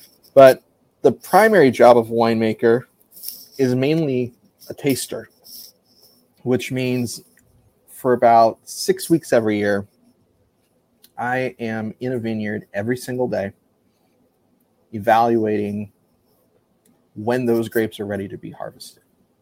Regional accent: California, United States; I grew up in California and I went to Napa Valley for my 21st birthday.

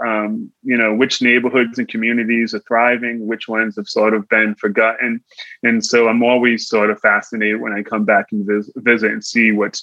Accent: Pawtucket, Rhode Island, United States; my dad was born and raised in Pawtucket, Rhode Island. He still lives there. Literally, my parents still live in the same house that I grew up in, and that was the house my dad grew up in.

